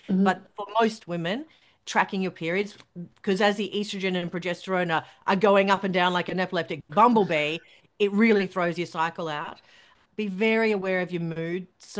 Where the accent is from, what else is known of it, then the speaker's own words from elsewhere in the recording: Queensland, Australia; My friendship group, I grew up in country Queensland, so I moved away from my hometown for work.